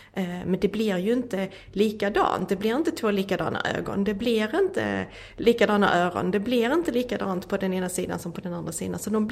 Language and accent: Swedish; Skåne, Sweden; Så jag har åkt upp här till Stockholm. Jag kommer ju från Skåne.